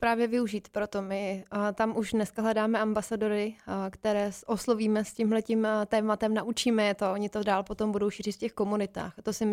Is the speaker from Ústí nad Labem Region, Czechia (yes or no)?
yes; Most, Ústí nad Labem Region, Czechia